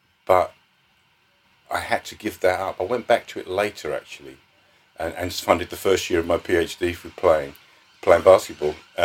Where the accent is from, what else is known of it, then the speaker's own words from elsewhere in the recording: Croydon, London, United Kingdom; I grew up in Croydon, which is about, you know, 10 miles from here, quite close by.